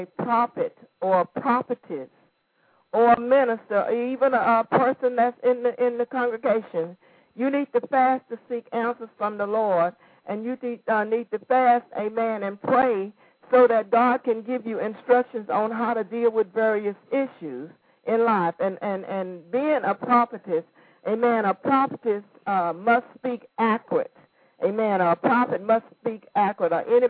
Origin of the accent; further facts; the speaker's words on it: the South, United States; I'm from the South, amen, and I love good old soul food